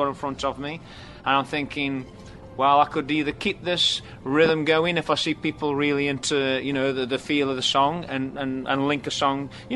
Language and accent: English; England, United Kingdom; And I'm from England, and I know nothing about country and western.